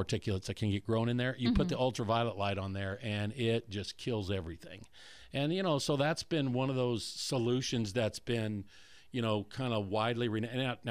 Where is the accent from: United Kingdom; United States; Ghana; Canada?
United States; Colorado; now in Florida, United States; I grew up in Colorado thinking that I would ever live in a house in Florida at 76 or 77, 78 degrees.